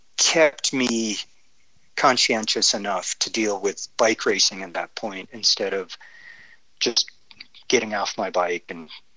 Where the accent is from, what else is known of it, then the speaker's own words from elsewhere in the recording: North Dakota, United States; I grew up in North Dakota. It is by far one of the coldest inhabited spots.